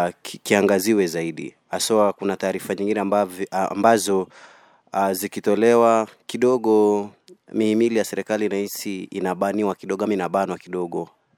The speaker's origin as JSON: {"language": "Swahili", "town": "Kaloleni", "region": "Kilifi County", "country": "Kenya", "said": "natoka maeneo ya Kaloleni."}